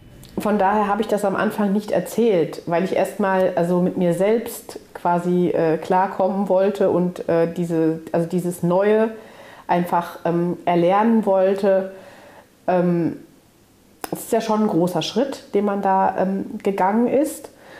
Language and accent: German; Hesse, Germany; Ich komme aus Hessen, aus einer kleinen Stadt in Hessen, in der Rhön. Ja, also